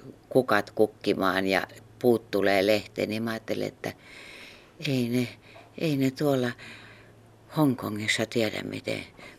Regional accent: Ostrobothnia, Finland; mä oon pohjalainen, niin mä puhuin kyllä aika suoraan sitten

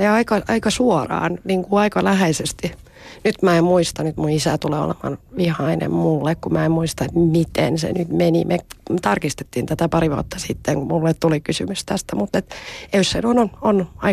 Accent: Turku, Southwest Finland, Finland; also born or lived in Kokkola; mä en ole itse asiassa syntynyt Turussa. Mä oon syntynyt Kokkolassa, niin mä en tiedä mitä musta silloin tulee, mutta et Kokkolasta Turkuun sitten on muuttanut.

